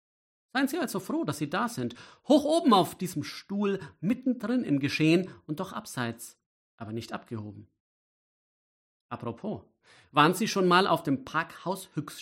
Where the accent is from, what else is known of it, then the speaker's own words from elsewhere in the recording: Bavaria, Germany; now in Lübeck, Germany; Wenn's als Franke nach Lübeck kommst, musst zwarlei ganz genau bedenken.